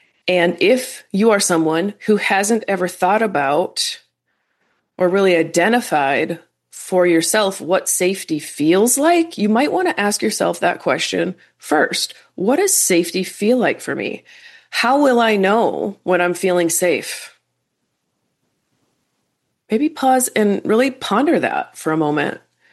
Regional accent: Minnesota, United States; I do not like winter. I grew up in Minnesota. I moved away to sunny places for a lot of years, and now I'm back because I love my family and I want to spend time with them.

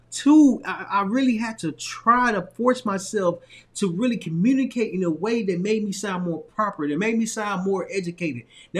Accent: Little Rock, Arkansas, United States; I'm from Little Rock, Arkansas. I'm from a small town. So I'm used to speaking in a way where I was speaking, right? I still got the Southern in me

